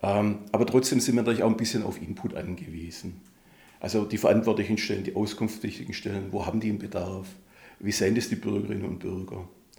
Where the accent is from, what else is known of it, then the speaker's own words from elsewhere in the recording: Baden-Württemberg, Germany; als Schwabe kostet es bislang nichts.